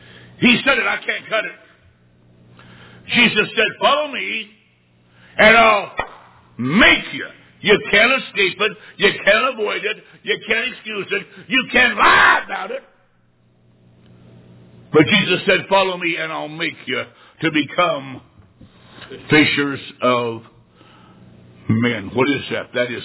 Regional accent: Illinois, United States; I said, ma'am, I'm from Illinois. I'm enjoying your wonderful weather.

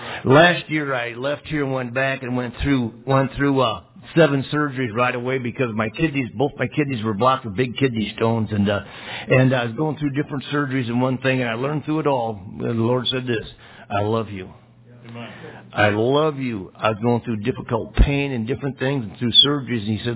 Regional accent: Texas, United States; I'm from Texas. We don't get it very often down there, thank God.

